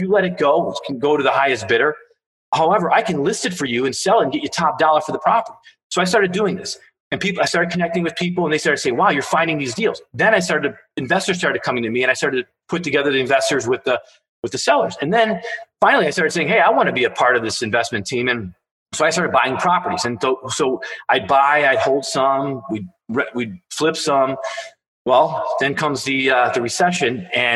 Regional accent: Chicago, Illinois, United States; Hey, so I grew up in Chicago. That's where I'm born and raised.

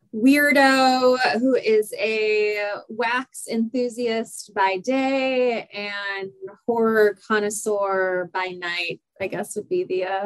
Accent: Joliet, Illinois, United States; now in Los Angeles, United States; No, I'm from Chicago. So I grew up in the Midwest. I grew up in suburban Illinois. I grew up in Joliet, Illinois, if you've ever heard of that.

